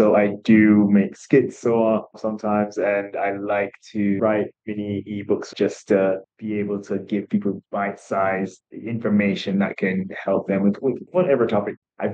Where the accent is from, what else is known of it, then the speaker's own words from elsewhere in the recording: Jamaica; I am a Jamaican pharmacist.